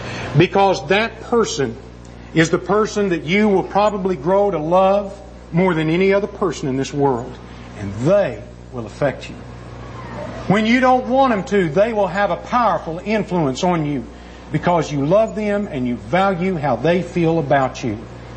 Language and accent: English; Oklahoma, United States; growing up in Oklahoma with my Indian heritage, I kind of like the story.